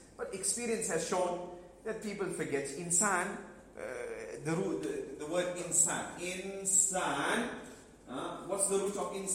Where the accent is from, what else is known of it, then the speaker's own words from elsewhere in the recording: Tongaat, KwaZulu-Natal, South Africa; I come from Tongat. I live in Tongat. I come here on the Saturday whenever I'm in the country.